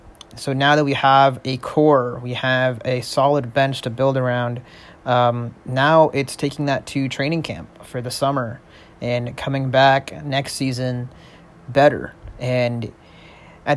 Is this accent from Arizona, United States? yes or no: yes; Phoenix, Arizona, United States; My Phoenix Suns, my hometown Phoenix Suns, are officially out of the playoffs.